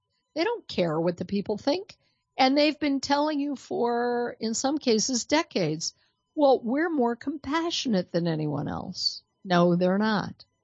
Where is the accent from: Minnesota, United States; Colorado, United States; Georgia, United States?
Colorado, United States; Denver; from my hometown of Denver, Colorado